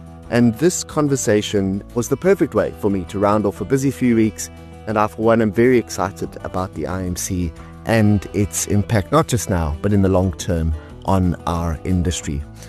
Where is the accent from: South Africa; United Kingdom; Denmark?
South Africa; Johannesburg, Gauteng; moved away as an adult; I grew up in Joburg. Joburg's the only place I've ever lived before we moved here.